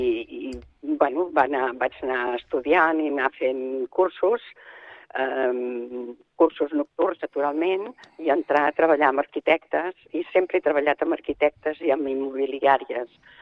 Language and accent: Catalan; El Soleràs, Catalonia, Spain; I nosaltres venim de pagès. Som del Soleràs.